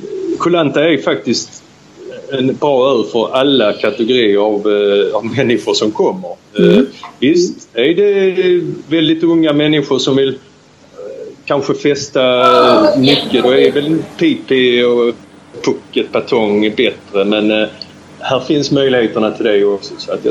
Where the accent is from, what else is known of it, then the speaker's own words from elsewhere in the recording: Malmö, Skåne, Sweden; now in Thailand; Eftersom jag kommer ner från Malmö så är det ju enklast att resa från Köpenhamn.